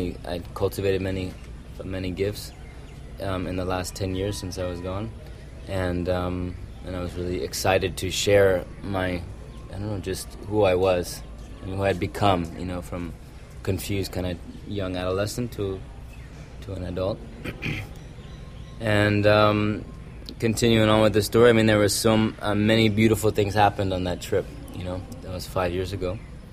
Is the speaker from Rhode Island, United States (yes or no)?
no; Hawaii, United States; because I grew up in Hawaii. It's quite a different reality there.